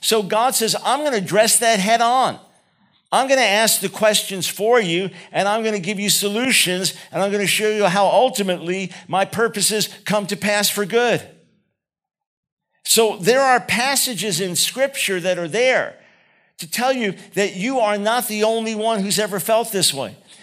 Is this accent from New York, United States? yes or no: yes; New York City, New York, United States; I'm from New York City. I'm Jewish. Sarcasm runs in my veins.